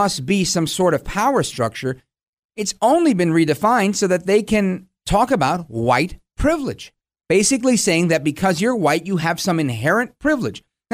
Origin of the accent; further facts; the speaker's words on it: United States; because my parents are born in Puerto Rico, I'm an American of Puerto Rican heritage, I can't be racist.